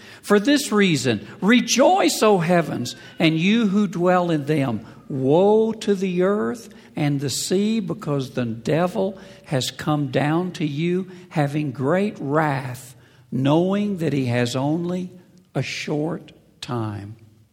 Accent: United States; I come from America.

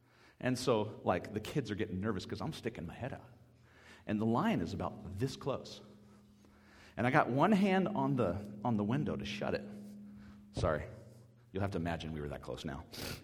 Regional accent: United States; It means you open your window, because I'm American.

